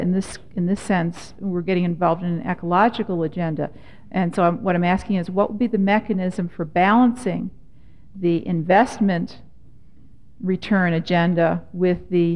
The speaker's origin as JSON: {"language": "English", "town": "Miami", "region": "Florida", "country": "United States", "said": "I'm from Miami, Florida"}